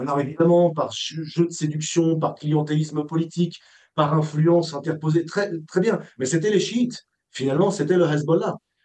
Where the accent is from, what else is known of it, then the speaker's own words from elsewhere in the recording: France; Heureusement que je suis français